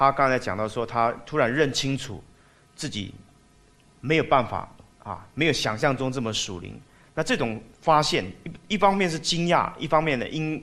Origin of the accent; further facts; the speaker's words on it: China; 我们中国人说伤筋动骨怎么样，100天哈